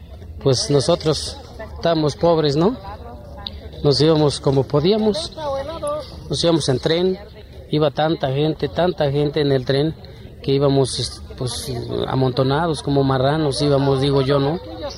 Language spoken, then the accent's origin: Spanish; Huitzuco, Guerrero, Mexico; now in United States; Soy originario de Huixuco, Guerrero